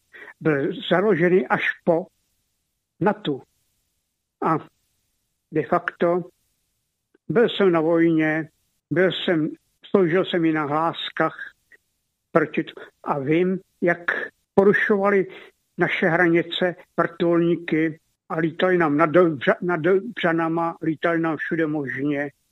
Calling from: Plzeň, Plzeň Region, Czechia

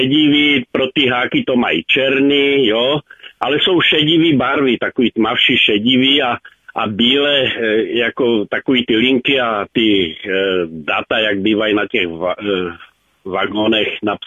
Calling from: Karlovy Vary, Karlovy Vary Region, Czechia

